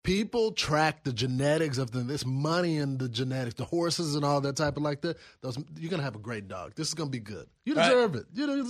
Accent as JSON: {"language": "English", "region": "Texas", "country": "United States", "said": "stuff from being a Texan and attending the rodeos when I was younger."}